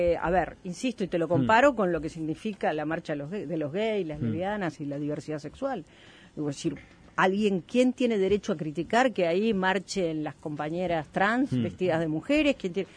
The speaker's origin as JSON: {"language": "Spanish", "town": "Monte Grande", "region": "Buenos Aires Province", "country": "Argentina", "moved": "as an adult", "said": "Yo viví en Argentina hasta que tenía 27 años y viajaba en el tren todos los días de Montegrande a Buenos Aires."}